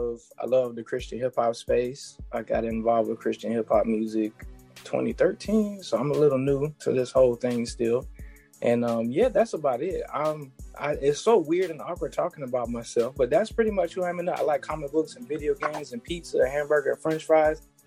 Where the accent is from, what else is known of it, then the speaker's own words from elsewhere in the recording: Columbus, Georgia, United States; I am originally from Columbus, Georgia, born and raised. I'm a Southern boy. I was born in Fort Benning and raised in Columbus, Georgia.